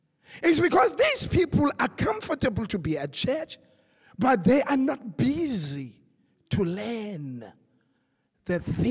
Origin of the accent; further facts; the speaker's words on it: Khayelitsha, Western Cape, South Africa; In this community, I'm coming from Khayelitsha. In Khayelitsha, there's violence, but I cannot be violent in my sayings because I am of the kingdom.